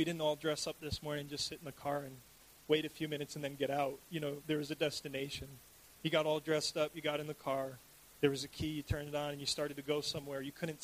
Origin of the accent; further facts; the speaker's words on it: New York, United States; For me, I grew up in New York. A lot of people like basketball there.